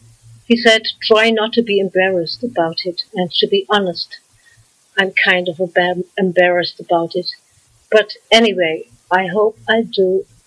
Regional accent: Frankfurt, Hesse, Germany; accent: German; English is a second language; I am from Frankfurt, a Hessian town in Germany. I'm German, and I think I can't deny it because of my German accent. I was born and grew up in Frankfurt

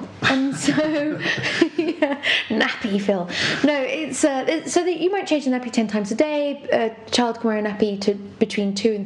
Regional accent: England, United Kingdom; now in France; And definitely living abroad, being English and being pregnant in France, there's like quite a lot of cultural differences, which are quite funny.

